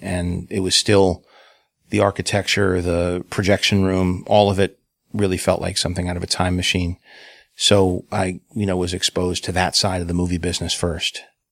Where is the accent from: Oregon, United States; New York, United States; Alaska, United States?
New York, United States; I didn't realize it at the time because I grew up in New York. So diversity was just something you grew up with, especially as you traveled through different boroughs.